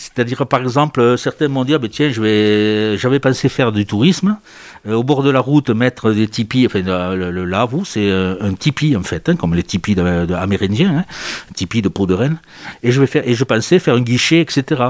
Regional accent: Albi, Occitanie, France; quand je disais que je venais du sud de la France, ils me demandaient si je jouais du flamenco ou s'il y avait des dromadaires. Hein. Parce qu'à leur échelle, là, Albi, c'est beaucoup plus proche du Maghreb que de l'extrême arctique.

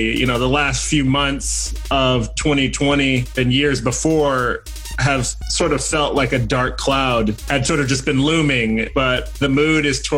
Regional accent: Ghana; And I'm from Ghana in West Africa.

